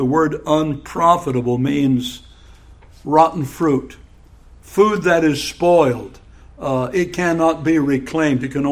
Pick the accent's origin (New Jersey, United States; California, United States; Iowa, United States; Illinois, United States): California, United States; Now, I'm from California, and the church I grew up in, well, the trustees could smoke, but the deacons could not.